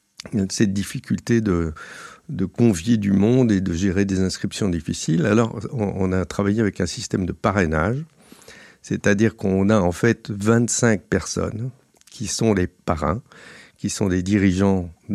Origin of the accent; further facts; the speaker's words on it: Brussels, Brussels-Capital Region, Belgium; Enfin, moi, je ne suis pas belge, mais ce n'est pas grave, mais je suis bruxellois, j'ai toujours vécu à Bruxelles.